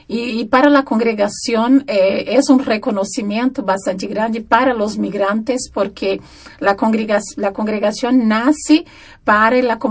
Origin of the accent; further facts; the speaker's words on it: Brazil; Spanish is a second language; now in Ecuador; soy misionera scalabriniana de Brasil, pero vivo en Ecuador como misionera scalabriniana.